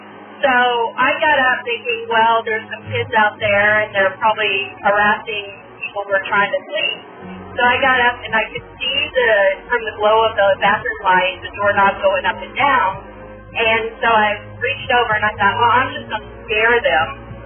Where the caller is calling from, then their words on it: Bakersfield, California, United States; I'm calling from Bakersfield, California.